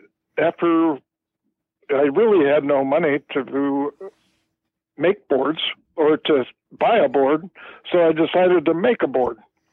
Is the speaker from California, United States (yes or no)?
yes; Kensington, California, United States; I was born and raised in basically Berkeley, a little small community called Kensington.